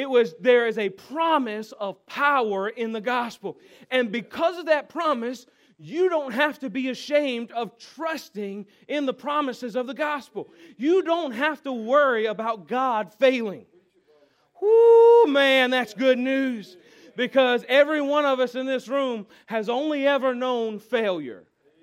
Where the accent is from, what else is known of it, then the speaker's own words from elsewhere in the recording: Warrenton, North Carolina, United States; As I have mentioned before, I grew up in Warrington. Right next to Warrington is a little town called Norlina.